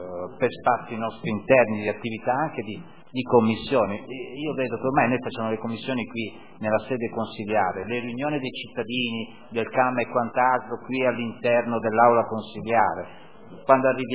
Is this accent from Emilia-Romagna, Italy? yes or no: no; Naples, Campania, Italy; sono napoletano, melodrammatici